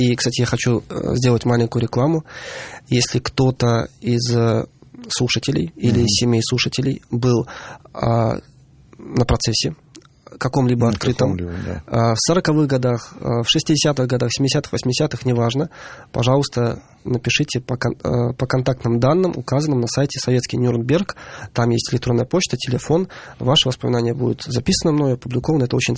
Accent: Veliky Novgorod, Novgorod Oblast, Russia; на примере моего родного города Новгорода.

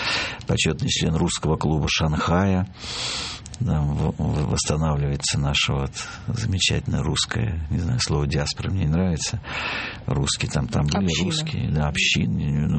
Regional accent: Khabarovsk, Khabarovsk Krai, Russia; born there; now in Moscow, Russia; Сам я родился в Хабаровске, на Дальнем Востоке. Поэтому я хочу передать привет Дальнему Востоку. А жителям остальной страны хочу сказать, что мы, дальневосточники, тоже можем извлекать звуки.

